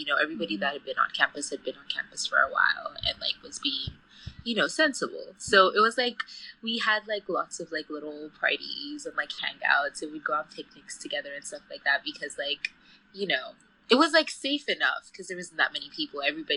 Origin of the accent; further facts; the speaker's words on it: Ghana; now in United States; I'm an international student. I'm from Ghana, but my mom lives in Switzerland and my dad lives in Ghana.